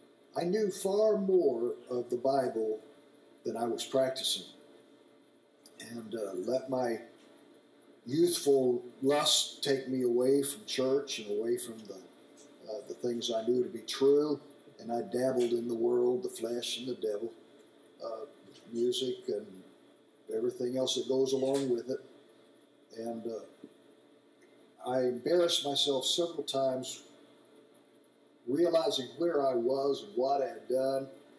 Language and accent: English; Indianapolis, Indiana, United States; I was born in 1952 in Indianapolis, Indiana, and I was raised in the old Cato Tabernacle, downtown Indianapolis.